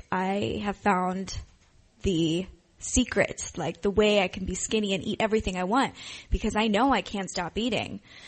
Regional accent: Ohio, United States; now in Los Angeles, United States; But I came to Los Angeles from Ohio, where not a lot of things happened.

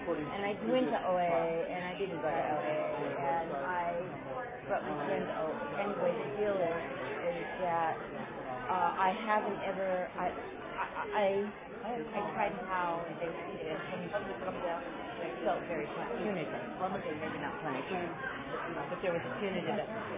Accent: Evanston, Illinois, United States; I'm from Evanston.

